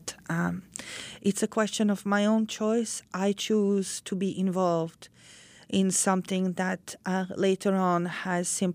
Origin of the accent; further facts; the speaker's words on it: Zenica, Federation of Bosnia and Herzegovina, Bosnia & Herzegovina; English is a second language; when airplanes from our former joint state Yugoslavia, the GNA airplanes, bombed my hometown of Zenica.